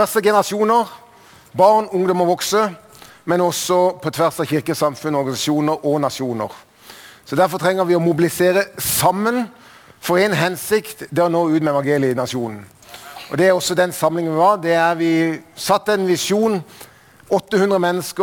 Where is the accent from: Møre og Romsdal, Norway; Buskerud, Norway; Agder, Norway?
Agder, Norway; Kristiansand; Så som dere forstår, så er jeg ikke fra Bergen. Jeg er fra Kristiansand, Sørlandet. Det er dialekten min. Jeg vokste opp